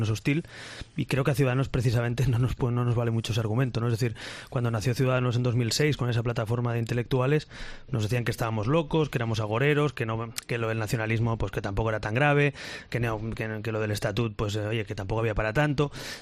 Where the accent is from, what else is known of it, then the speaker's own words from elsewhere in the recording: Catalonia, Spain; en mi tierra, en Cataluña, la igualdad de todos los españoles.